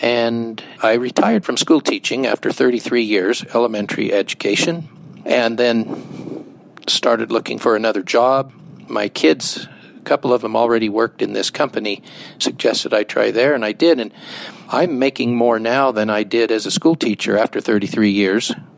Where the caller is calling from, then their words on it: Pleasant Grove, Utah, United States; I'm calling from Pleasant Grove, Utah.